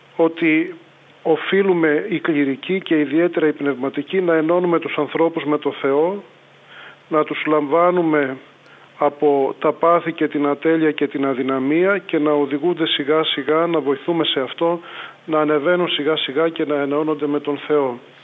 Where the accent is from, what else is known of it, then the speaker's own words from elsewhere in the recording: Elaiofyto, Western Greece, Greece; στο χωριό μου, του Αγίου Βασιλείου Ελεοφύτου. Και εκεί είναι ο τόπος μου, εκεί τελείωσα το σχολείο, το γυμνάσιο στο Αγρίνιο, το λύκειο στο Αγρίνιο